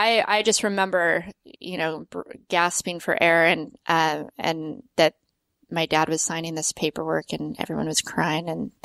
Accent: Las Vegas, Nevada, United States; I grew up skiing in Vegas because there's ski resorts outside of Vegas

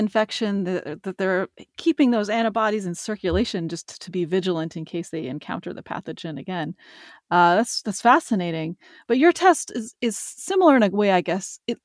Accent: Boston, Massachusetts, United States; which is based in Boston, Massachusetts, my hometown.

